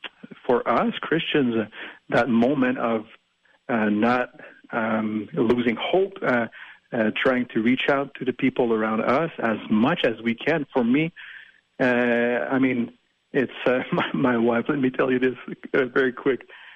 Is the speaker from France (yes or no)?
yes; France; accent: French; English is a second language; with my terrible French accent, you're a man of faith.